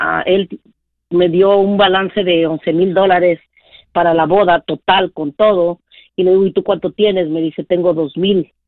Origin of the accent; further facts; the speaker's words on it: Oaxaca, Mexico; Viajé a Oaxaca, somos de Oaxaca.